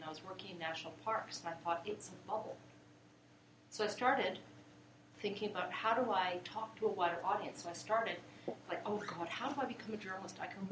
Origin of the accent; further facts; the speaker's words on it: Canada; I'm Canadian.